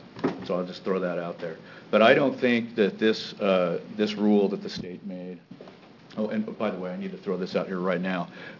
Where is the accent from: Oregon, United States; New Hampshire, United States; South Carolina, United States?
Oregon, United States; Molalla; I'm from Molina, Oregon, and I'm a resident of the Molalla River School District